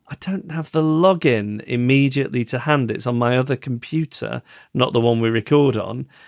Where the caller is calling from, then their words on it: Mumbai, Maharashtra, India; given that I am from Mumbai, India